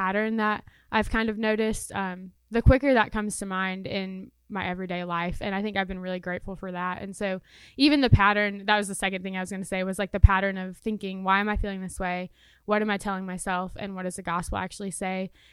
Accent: Indiana, United States; now in Murfreesboro, United States; because I'm not from Murfreesboro. I'm from Indiana. And so I try to call my family

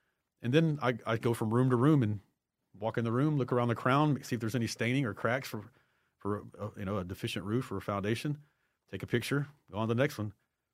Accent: Houston, Texas, United States; I was born in South Houston, and I've lived, you know, in Houston my whole life.

